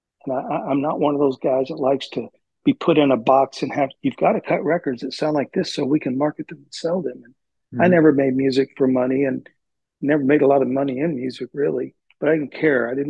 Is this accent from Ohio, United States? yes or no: no; Texas, United States; And then being raised first part of my life in Texas, I'm from Texas. So there's that country Southern root in me.